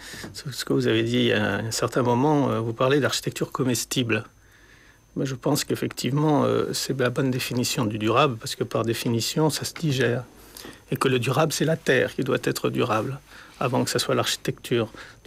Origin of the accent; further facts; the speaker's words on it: Madagascar; c'était des matériaux qui m'intéressaient pour des raisons d'origine, puisque je viens de Madagascar.